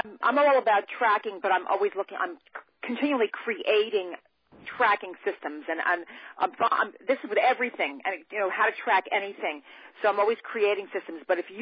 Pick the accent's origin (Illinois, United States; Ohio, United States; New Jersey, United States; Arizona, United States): New Jersey, United States; I signed in a couple of minutes late, but … I'm from New Jersey.